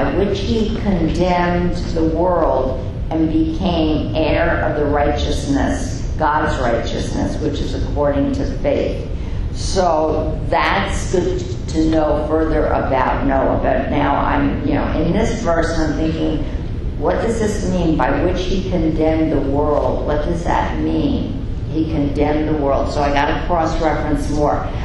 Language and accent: English; Bronx, New York, United States; So I'm from the Bronx. We had farm in the zoo, though.